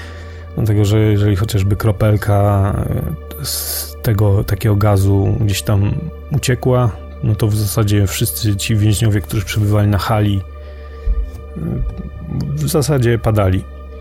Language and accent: Polish; Brzeg Dolny, Lower Silesian Voivodeship, Poland; pochodzę z miasteczka, który nazywa się Brzeg Dolny, położonego około 30 km na północny zachód od Wrocławia.